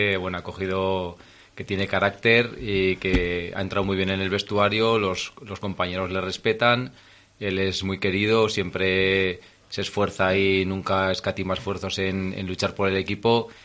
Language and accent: Spanish; Zaragoza, Aragon, Spain; moved away; yo soy de Zaragoza y vine aquí a trabajar.